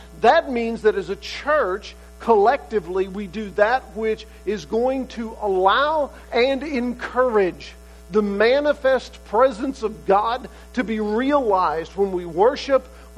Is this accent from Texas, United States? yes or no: yes; Texas, United States; when I was growing up in East Texas